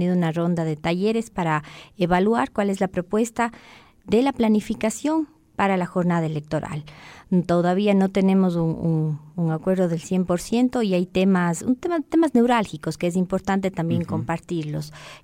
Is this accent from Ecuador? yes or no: yes; Ecuador; sabemos de la época compleja que se nos avecina, no solamente como ecuatorianos, sino como mundo.